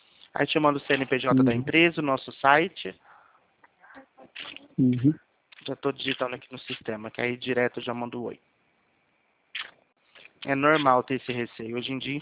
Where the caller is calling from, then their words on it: São Paulo, Brazil; A gente é aqui do interior de São Paulo, que é de onde eu estou falando